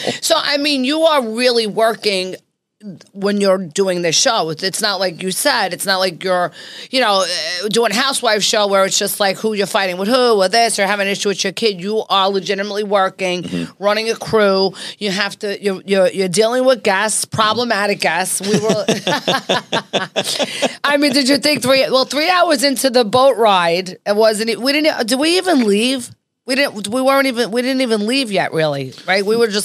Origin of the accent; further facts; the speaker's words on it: New York, United States; Well, I'm an Italian from New York.